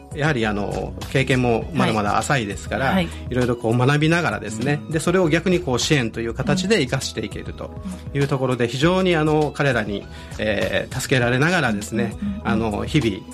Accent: Osaka, Japan; 私地元が大阪なので

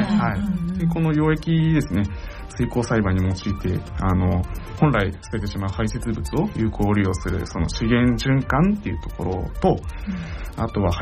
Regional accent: Kawasaki, Kanagawa, Japan; 川崎市で生まれ育ってですね

